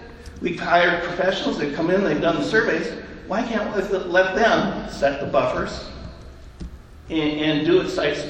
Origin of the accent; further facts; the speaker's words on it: Washington, United States; I'm from Central Kitsap. I live in Amatai. By training, I'm a geologist.